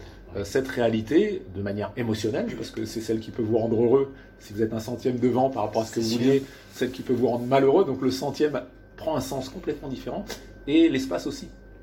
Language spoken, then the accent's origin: French; Saint-Denis, Île-de-France, France; also born or lived in Aveyron; je suis né en vacances l'été, donc elle était dans l'Aveyron à ce moment-là. Et puis après, j'ai grandi mes 10 premières années à Saint-Denis. Ma mère était en poste là-bas